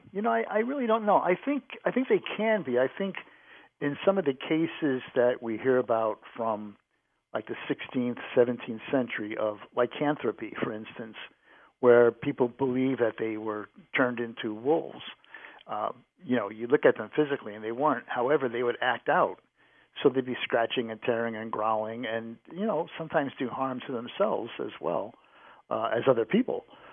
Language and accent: English; New England, United States; You know, I grew up in New England, and I couldn't help but walk past some old cemetery almost any town that I lived